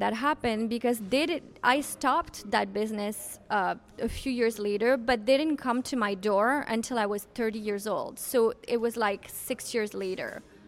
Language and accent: English; Miami, Florida, United States; also born or lived in New York; So really quickly, I was raised in Miami, so in the United States. I'm French American, born to French parents.